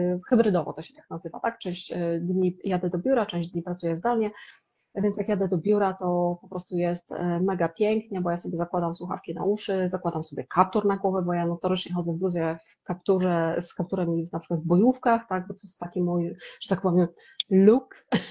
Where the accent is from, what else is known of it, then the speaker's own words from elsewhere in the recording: Wrocław, Lower Silesian Voivodeship, Poland; Ja jestem z Wrocławia